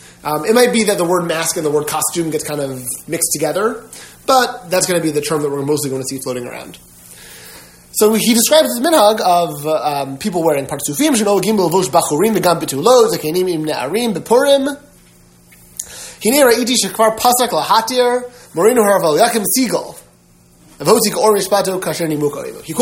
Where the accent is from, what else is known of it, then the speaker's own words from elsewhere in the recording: New York, United States; I don't recall that I've seen it growing up in New York, but I could be wrong.